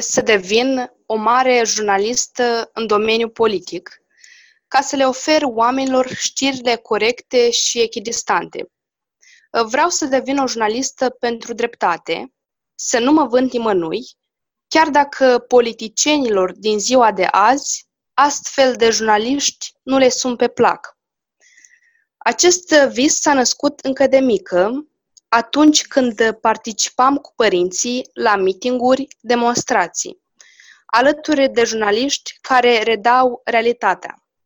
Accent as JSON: {"language": "Romanian", "country": "Moldova", "lives_now": "Iași, Romania", "said": "sunt din Basarabia, dar învăț în Iași, la Colegiul Tehnic Ioan Cea Ștefănescu. Am 17 ani și sunt o fire visătoare, simplă și credincioasă."}